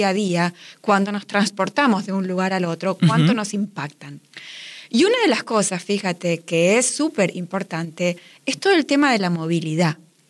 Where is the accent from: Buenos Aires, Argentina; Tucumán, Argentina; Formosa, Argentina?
Buenos Aires, Argentina; also born or lived in Mexico; Yo vengo de Buenos Aires, viví en México también.